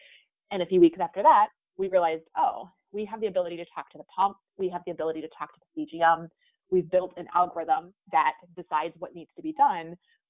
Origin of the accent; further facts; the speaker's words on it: United States; But I am American. I live in the United States.